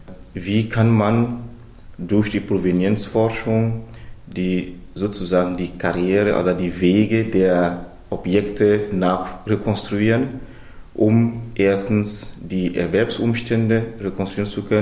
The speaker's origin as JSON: {"language": "German", "country": "Togo", "second_language": "German", "said": "ich komme aus Togo"}